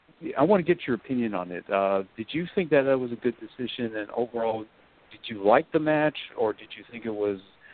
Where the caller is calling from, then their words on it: Gallatin, Tennessee, United States; Hey, Jason … from Gallatin, Tennessee.